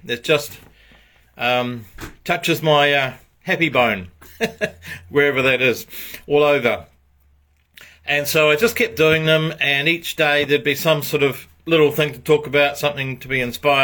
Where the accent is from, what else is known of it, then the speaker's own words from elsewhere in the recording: New Zealand; moved away as an adult; now in Australia; I came from New Zealand to Australia